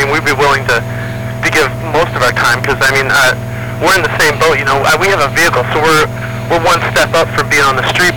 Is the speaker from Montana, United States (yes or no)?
no; Indiana, United States; moved away; I'm from Indiana, mm-hmm. and we moved here in January